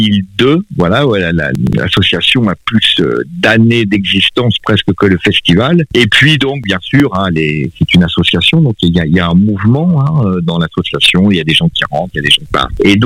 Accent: Rouen, Normandy, France; Alors, moi, je suis né à Rouen, c'est-à-dire que, voilà, j'ai fait mes études à Jean de la Varenne, à Mont-Saint-Aignan. Après, je suis parti au lycée Corneille

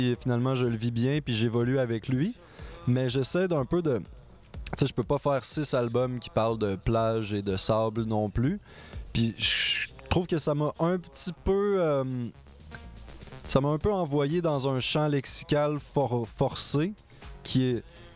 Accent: Montreal, Quebec, Canada; j'ai passé beaucoup mes étés quand j'étais jeune en Gaspésie. Là-bas, il y a beaucoup de belles plages. C'est vraiment le bout du Québec à l'est, là.

